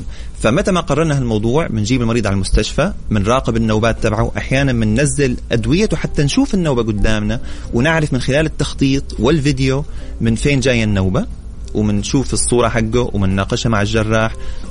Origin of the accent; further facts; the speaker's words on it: Saudi Arabia; هذا موضوع مو بس عندنا في السعوديه ولا في العالم العربي